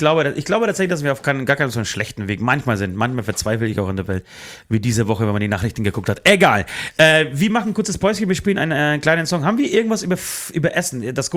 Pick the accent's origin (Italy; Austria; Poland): Poland; ich komme aus Polen